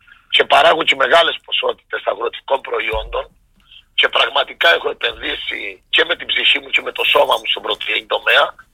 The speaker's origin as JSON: {"language": "Greek", "town": "Archanes", "region": "Crete", "country": "Greece", "tie": "born or raised there", "said": "Πάντως δηλώνω παρόν για το χωριό μου. Εμένα στις Αρχάνες είμαι, έχω τρία παιδιά, πάνε στις Αρχάνες"}